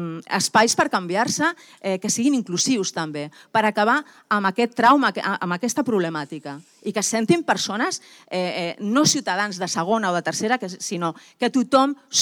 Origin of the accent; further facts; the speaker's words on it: Sitges, Catalonia, Spain; el col·lectiu que vivim aquí, que som de Sitges i vivim aquí.